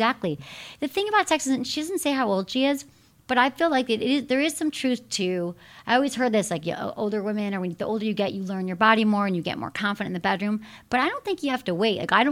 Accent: Michigan, United States; I grew up in Michigan, so it was all about Disney World.

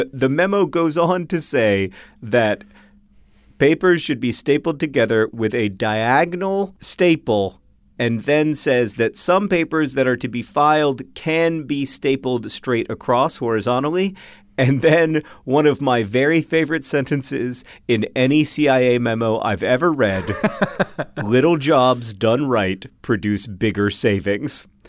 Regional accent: Poland; Also, shout out to Skemiweis, my hometown in Poland.

